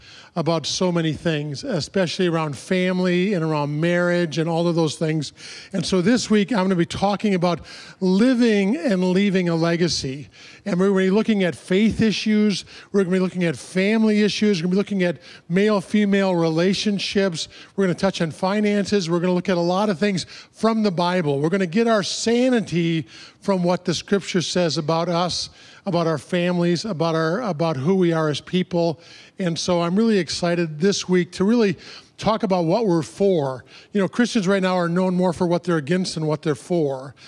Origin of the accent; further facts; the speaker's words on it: Denver, Colorado, United States; My wife and I, Mary Ellen, we're from Denver, Colorado, actually Golden, Colorado. Just moved there a few months ago